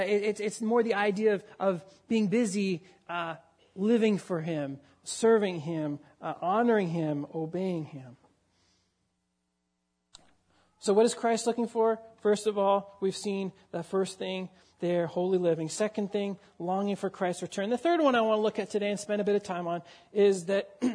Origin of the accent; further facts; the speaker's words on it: Canada; You know, I'm a Canadian, right?